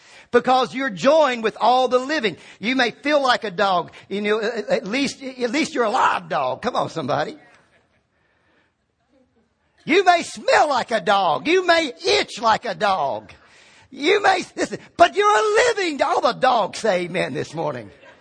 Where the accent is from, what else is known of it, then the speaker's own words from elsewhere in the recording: Virginia, United States; I grew up in Virginia, and I grew up on a farm, and And I think how God would bring me down amongst the Cajuns.